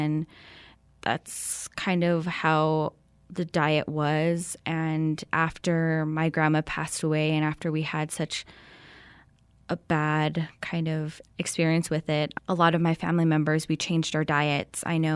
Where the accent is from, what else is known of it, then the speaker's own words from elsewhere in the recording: Manuelito, New Mexico, United States; I'm originally from Manuelito, New Mexico